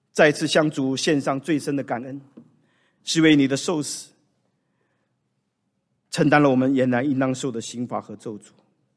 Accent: China; 我常常在想，我们都中国人很喜欢送礼，对不对？

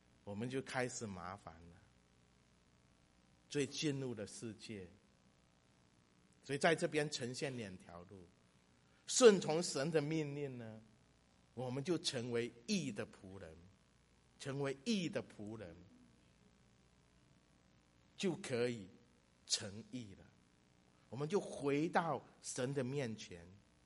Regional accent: Fujian, China; 我们福建人雨季很多，我们的屋顶是这样斜的哈。

